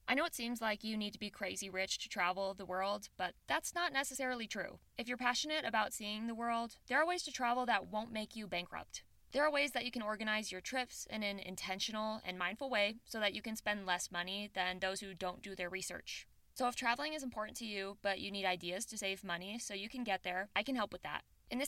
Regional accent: Midwest, United States; I'm from the Midwest, where an 11-hour drive across the states is nothing

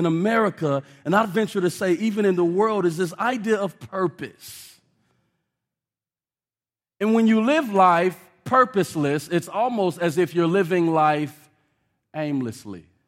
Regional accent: Omaha, Nebraska, United States; For those of you who don't know me, I was born and raised in North Omaha.

